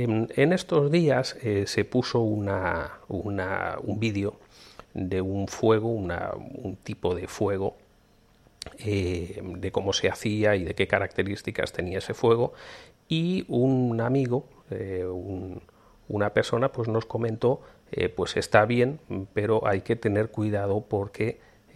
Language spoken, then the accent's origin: Spanish; Spain; moved away; Yo a día de hoy ya lo desconozco, aún siendo español, la verdad es que hace 15 años que no voy para allá